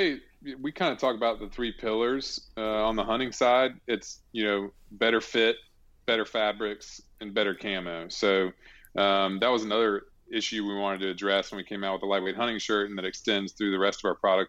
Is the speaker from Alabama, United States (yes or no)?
yes; Alabama, United States; I would go fishing with my dad just growing up, just casting a spinning reel, going after bass, and I grew up in Alabama.